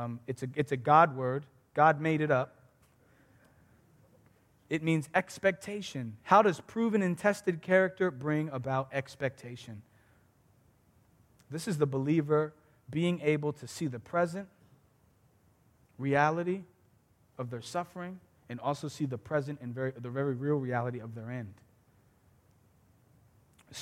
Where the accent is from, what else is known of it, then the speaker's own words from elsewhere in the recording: Philadelphia, Pennsylvania, United States; Like I'm from Philly. So I'm driving through.